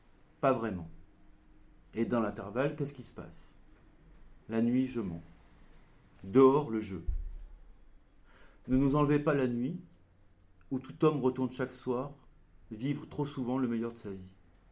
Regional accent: Clermont-Ferrand, Auvergne-Rhône-Alpes, France; Moi, je suis originaire de Clermont-Ferrand

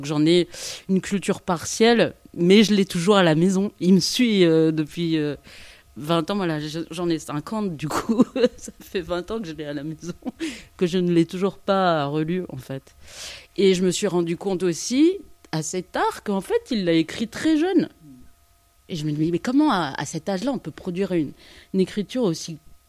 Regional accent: Madagascar; born there; Je suis née à Madagascar, j'ai vraiment un prénom typique de là-bas, un nom typique de là-bas, mais comme je suis blanche

